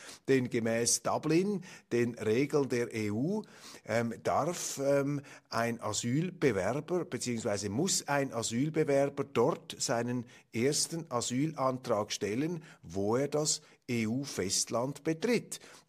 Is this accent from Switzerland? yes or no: yes; Switzerland; wir sind ja als Schweizer nicht ganz unstolz, denn auch wir haben unseren Beitrag geleistet.